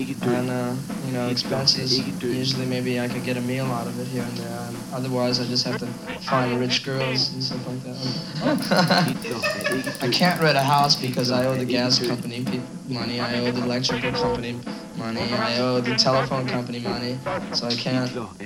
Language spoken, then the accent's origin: English; Puerto Rico; I'm Puerto Rico, but I like to live in America.